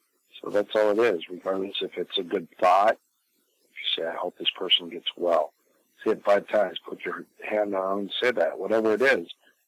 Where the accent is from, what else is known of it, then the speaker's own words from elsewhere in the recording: Coon Rapids, Minnesota, United States; as I was a kid in Minnesota, I grew up in Coon Rapids.